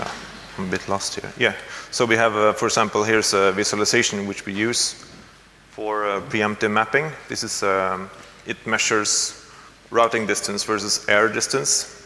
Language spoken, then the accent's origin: English; Sweden; now in Norway; So I'm from Sweden, but I work in Norway.